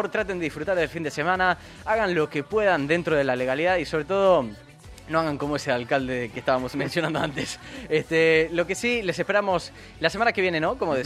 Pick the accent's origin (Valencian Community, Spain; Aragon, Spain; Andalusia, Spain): Valencian Community, Spain; Valencia; Somos de Valencia.